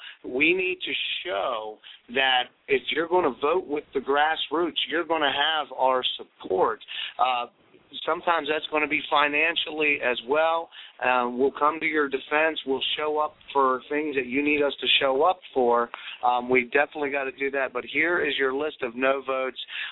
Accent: the South, United States; I'm from the South, so, that's why I say this.

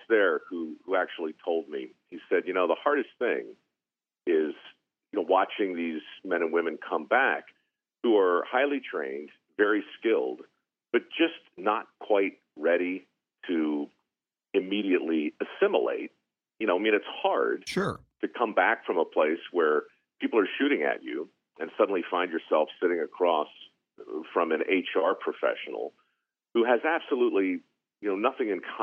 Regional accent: Baltimore, Maryland, United States; For years, like in the 80s, late 70s, growing up in Baltimore, I'd be driving around town, listening to the radio

